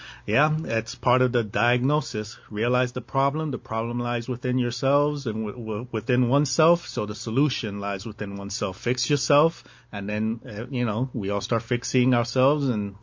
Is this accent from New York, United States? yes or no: yes; Bronx, New York, United States; now in Arizona, United States; I was raised around that, so I'm very familiar with, you know, this topic.